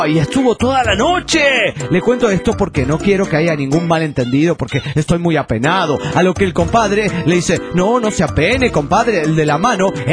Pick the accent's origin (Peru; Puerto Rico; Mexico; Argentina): Mexico; Puebla; de Puebla, México.